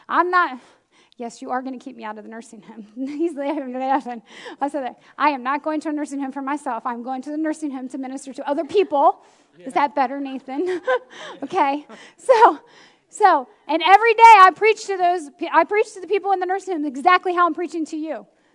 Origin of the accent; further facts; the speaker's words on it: Maryland, United States; Now, I'm from the Eastern Shore, so from here to like Trap, I have family every 5 minutes.